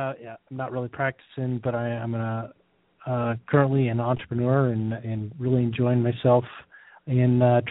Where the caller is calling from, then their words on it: Los Altos, California, United States; I'm calling from Los Altos, California tonight. Weather's great here.